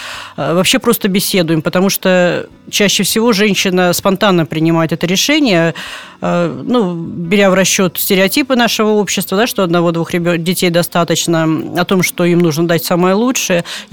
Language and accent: Russian; Tajikistan; also born or lived in Abakan, Russia; now in Udomlya, Russia; Родилась я в Сибири, в Красноярском крае, город Абакан. Юность моя прошла в Таджикистане. И в 90-е годы вот мы приехали в Тверскую область, город Удомля